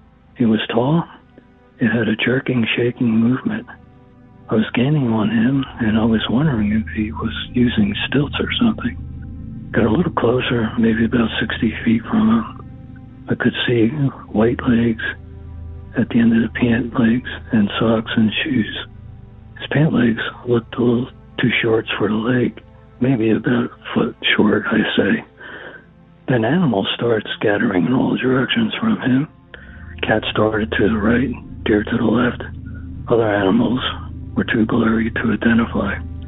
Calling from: San Marcos, Texas, United States; Hello, I'm calling from San Marcos, Texas.

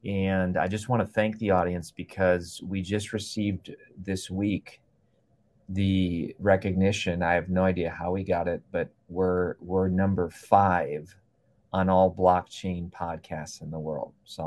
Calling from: Columbus, Ohio, United States; I'm in Columbus, Ohio

